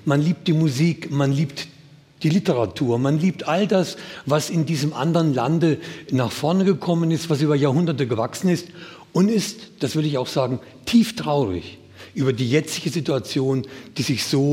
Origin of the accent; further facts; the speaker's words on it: Suhl, Thuringia, Germany; auch aus Suhl, wo ich herkomme.